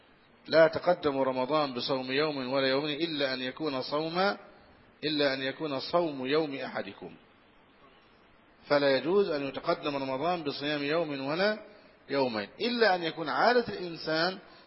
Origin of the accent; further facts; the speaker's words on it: Al-Brigat, Egypt; وقع هذا عندنا في مصر في سنة في عهد المفتي عبد اللطيف حمزة رحمه الله، فكان حريصا جدا، وهذا كان من بلدتنا من قريتنا البريجات